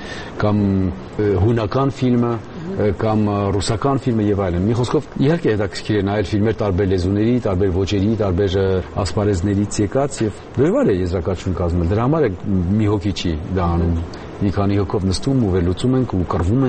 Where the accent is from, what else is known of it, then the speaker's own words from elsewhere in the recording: France; also born or lived in Hungary; ես Ֆրանսիայից եմ եւ Հունգարիայից։